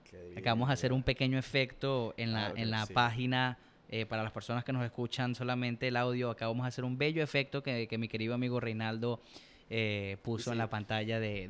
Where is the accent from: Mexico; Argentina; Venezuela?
Venezuela; Maracaibo, Zulia; Por cierto, nosotros somos maracuchos, por si no se habían dado cuenta.